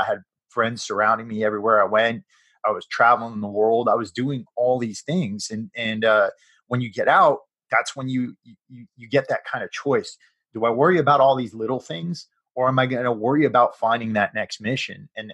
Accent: Connecticut, United States; also born or lived in New England; No, I'm from Connecticut originally.

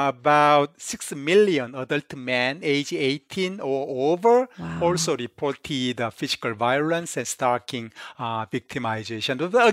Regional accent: South Korea; English is a second language; now in United States; So I mentioned I came from Korea.

